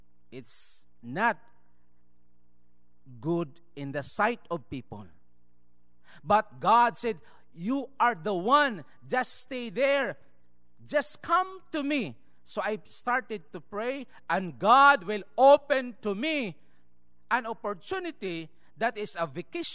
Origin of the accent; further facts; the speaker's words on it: Philippines; accent: Filipino; English is a second language; But that's my own accent. But I try to speak in an American accent. But in our school, the medium instruction is English. So here is my country. You know, Philippines has 7,100 islands.